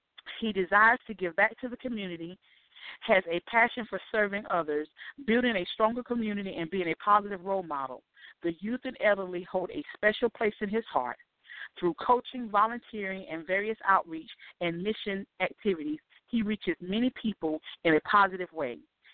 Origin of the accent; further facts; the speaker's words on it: Tabor City, North Carolina, United States; and I thought, what better way than to start with the community that I grew up in Taber City, North Carolina.